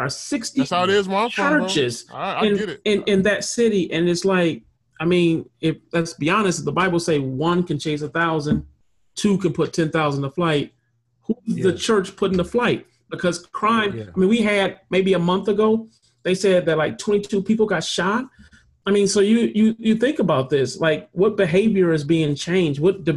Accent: Flint, Michigan, United States; also born or lived in Pontiac; I am a native of Michigan, Flint, Michigan, raised, not born. I was born in Pontiac, Michigan

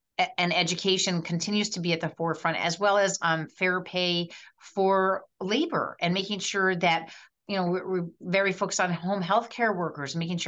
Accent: New Jersey, United States; I grew up in New Jersey.

